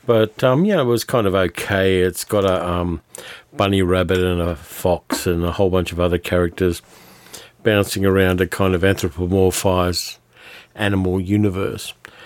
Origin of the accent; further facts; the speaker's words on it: Sydney, New South Wales, Australia; I just spent 8 days in my hometown of Sydney with Sal, catching up with family